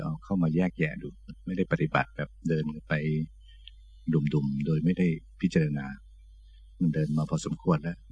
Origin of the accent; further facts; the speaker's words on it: Bangkok, Thailand; born there; เหมือนหลวงพ่อก็เกิดที่กรุงเทพตั้งแต่เด็กๆ